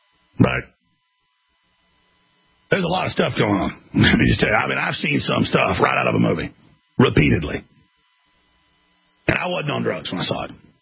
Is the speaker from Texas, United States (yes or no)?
yes; Dallas, Texas, United States; You couldn't shake a stick where I grew up in Dallas without running into the devil worshipers.